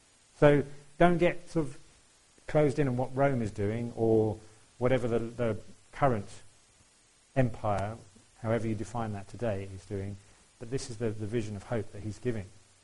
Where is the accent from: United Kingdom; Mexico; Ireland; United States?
United Kingdom; And there's something about us as British people, there's a British way to respond to things, isn't there?